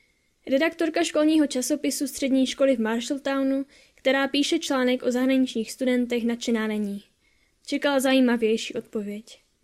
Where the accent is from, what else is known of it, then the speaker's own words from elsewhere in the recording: Prague, Czechia; Musel jsem být také z bohaté rodiny s velkým kulturním kapitálem, protože jsem přijal ze světového města, z Prahy.